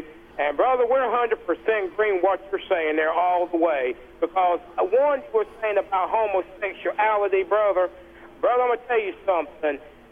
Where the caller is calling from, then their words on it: Lumberton, North Carolina, United States; me and my wife, I'm calling you from Lumberton, North Carolina.